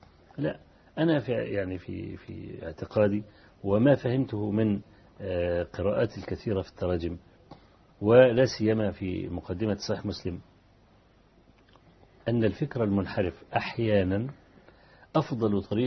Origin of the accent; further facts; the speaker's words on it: Kafr El Sheikh Governorate, Egypt; كان في فكر التكفير عندنا في كفر الشيخ